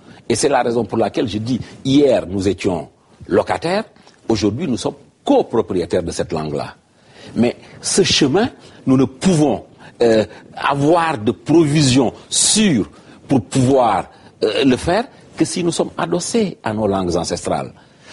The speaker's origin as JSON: {"language": "French", "country": "Senegal", "said": "Nous ne sommes pas des Français, nous sommes des Sénégalais. Mais des Sénégalais qui, depuis très longtemps, se sont appropriés cette langue."}